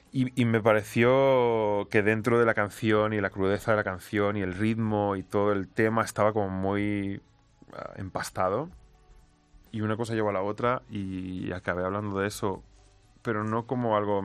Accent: Balearic Islands, Spain; y yo les adoro a ellos y adoro mi tierra, pero por ahora el mallorquín se me hace un poco más lejano

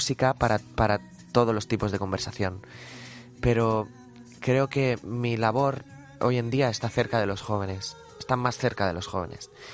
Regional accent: Spain; Evidentemente sigo haciendo música en español, es mi prioridad porque soy español

